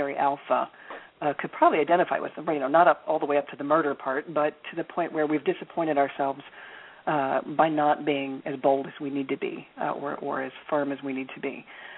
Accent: Washington, District of Columbia, United States; I'm from Washington, D.C., and so, you know, we have spooks all over the place.

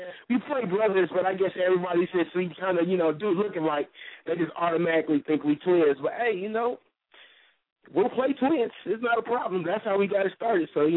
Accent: Los Angeles, California, United States; Well, I always wanted to act, but I grew up in L.A. I was born and raised in L.A., right?

